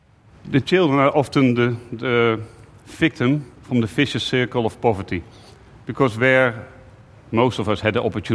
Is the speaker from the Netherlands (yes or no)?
yes; Netherlands; And here I am, I'm from Holland, you know.